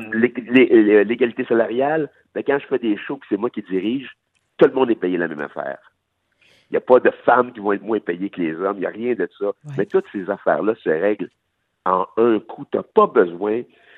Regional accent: Haiti; now in Canada; ma culture, je l'ai pris pas mal plus d'ici que d'en Haïti. Là, oui, ouais. Je suis haïtien

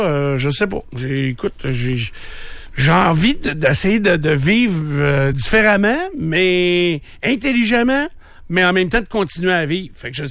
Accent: Canada; Ben moi, je suis un Canadien.

